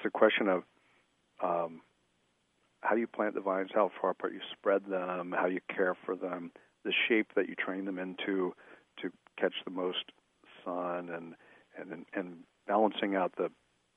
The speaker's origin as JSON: {"language": "English", "region": "Ohio", "country": "United States", "tie": "born or raised there", "lives_now": "San Francisco, United States", "said": "I first moved out to the San Francisco area shortly after college, and I grew up in Ohio, which is not exactly Iowa, but it's not that different."}